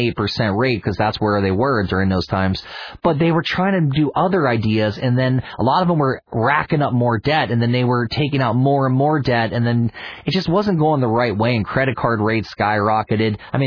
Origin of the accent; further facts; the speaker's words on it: West Virginia, United States; now in California, United States; I'm from West Virginia. My family was a little bit more, whatever you have in your pocket is what you spend. So they had to humble us. Now I live in California.